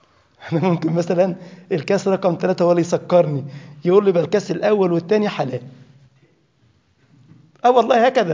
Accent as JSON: {"language": "Arabic", "country": "Egypt", "said": "زي عندنا في مصر يقول لك المية تكدب الغطاس"}